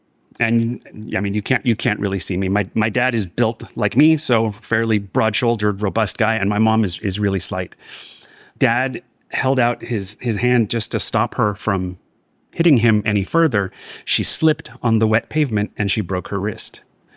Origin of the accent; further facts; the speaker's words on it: Los Angeles, California, United States; I was born and raised in Los Angeles from a Mexican mother and a Salvadoran father who met in the United States, actually.